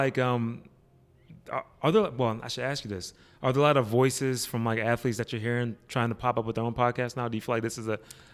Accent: Pittsburgh, Pennsylvania, United States; I'm from Pittsburgh. So Pittsburgh, everything, right?

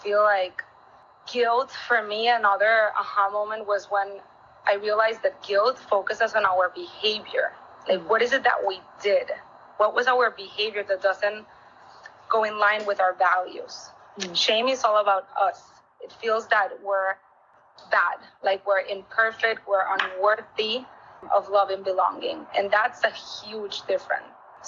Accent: Venezuela; I'm from Venezuela.

